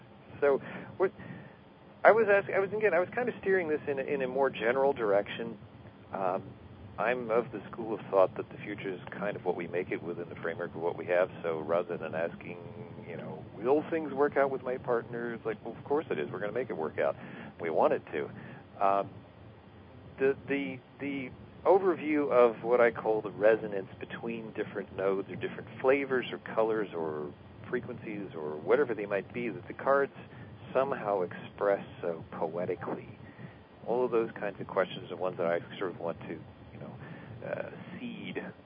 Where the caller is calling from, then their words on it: San Diego, California, United States; Sunny San Diego at this